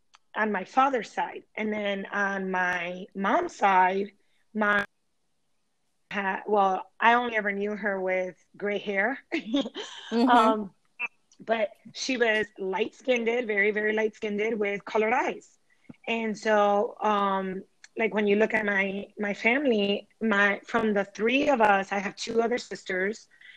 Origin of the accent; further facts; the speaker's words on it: Chicago, Illinois, United States; So I was born and raised in Chicago, and I would have to say that for the most part, my experience was very similar to your experience.